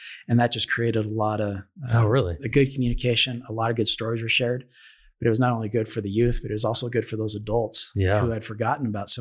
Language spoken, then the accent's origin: English; Mesa, Arizona, United States; now in Bountiful, United States; So I live in Bountiful, Utah. I grew up in Mesa, Arizona, which to me is